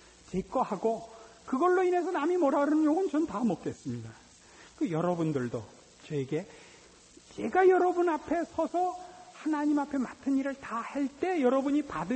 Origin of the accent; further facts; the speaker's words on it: South Korea; 저도 이 한국 사회에서 컸고